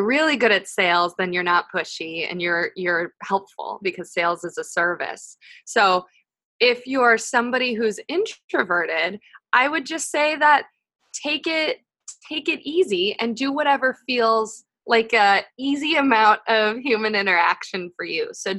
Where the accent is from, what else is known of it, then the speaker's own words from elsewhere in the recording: Midwest, United States; I'm from the Midwest, and if anybody's been there, you'll know that Midwesterners are willing to talk to anybody